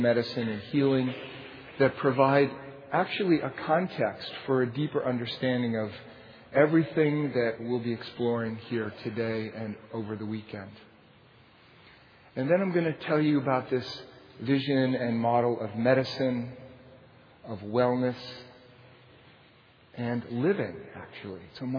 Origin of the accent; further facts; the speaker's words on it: New York, United States; Now, I'm from New York, and I grew up in a family that was in many ways very loving